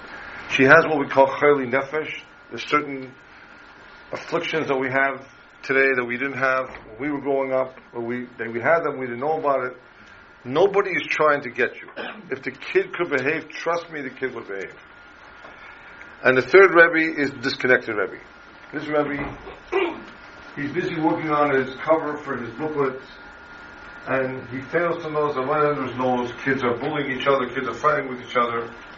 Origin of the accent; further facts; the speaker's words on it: Canada; And I come from Canada, so poutine, if you know what that is, right?